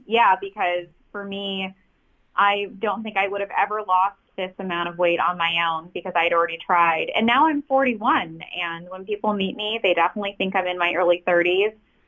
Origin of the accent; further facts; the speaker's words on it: Hollywood, California, United States; born there; And I was born in Hollywood. That's why.